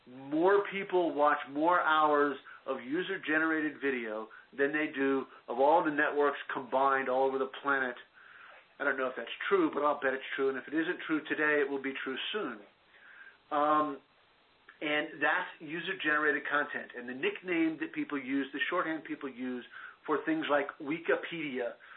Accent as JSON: {"language": "English", "region": "Texas", "country": "United States", "tie": "born or raised there", "said": "And I grew up in Texas, and I love Texas music"}